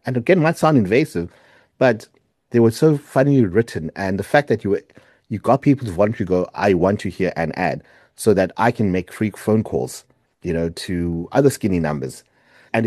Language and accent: English; South Africa; I'm from South Africa.